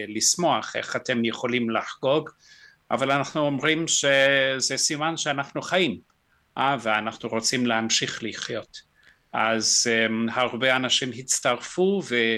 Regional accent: South Africa; now in Israel; אני יליד דרום אפריקה. אני כבר כ-48 שנים בארץ.

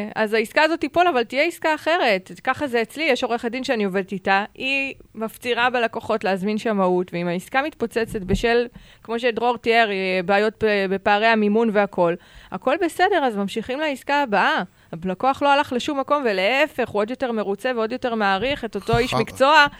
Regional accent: Haifa District, Israel; במקור מהקריות, כן.

